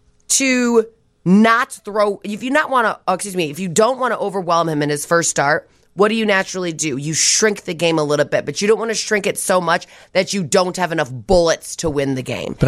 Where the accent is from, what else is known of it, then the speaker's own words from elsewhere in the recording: Barrington, Illinois, United States; And I grew up in Barrington.